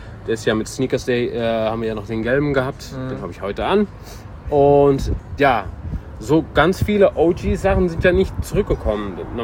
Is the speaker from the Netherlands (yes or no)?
yes; Netherlands; German is a second language; ich bin ja selber Holländer